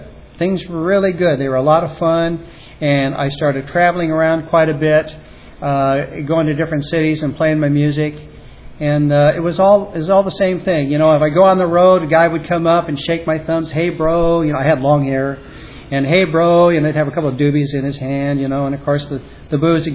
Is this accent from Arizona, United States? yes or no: no; Denver, Colorado, United States; I was raised in Denver, Colorado, and I played baseball and I played music. Pretty much, you know, everybody in my neighborhood knew me as … the baseball player